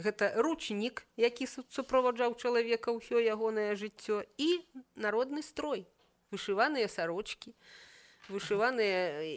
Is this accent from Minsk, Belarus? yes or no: yes; Minsk, Belarus; Так, я мінчанка.